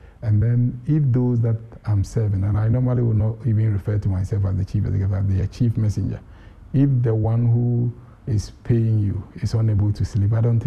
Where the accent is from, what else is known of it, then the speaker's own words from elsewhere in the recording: Kumasi, Ashanti, Ghana; Then Ahinsan Estates, Salisbury, because I'm also a Kumasi High School boy.